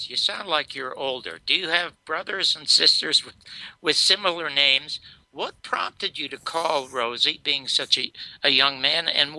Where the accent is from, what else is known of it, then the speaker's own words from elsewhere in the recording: Las Vegas, Nevada, United States; We are now going to my hometown, Las Vegas.